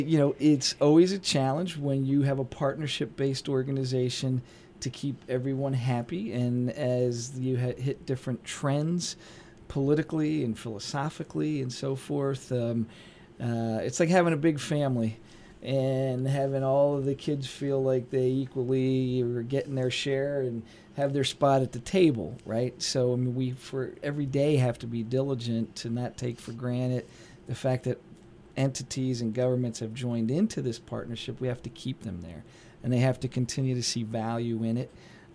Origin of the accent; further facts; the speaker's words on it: Pennsylvania, United States; As you pointed out, you know, I'm from the Lehigh Valley. Pretty much my whole career's been here.